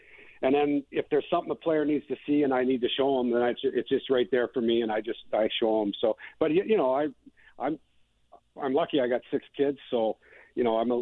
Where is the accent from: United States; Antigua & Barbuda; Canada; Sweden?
Canada; Kamloops, British Columbia; he ended up coming back to my hometown in Kamloops, and he had a big impact on me